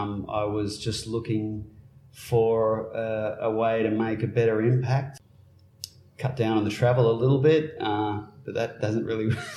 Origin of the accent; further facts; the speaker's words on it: Newcastle, New South Wales, Australia; Newcastle's my hometown, right? So I've got a long-term connection. But I was away for 20 years. Came home 4 years ago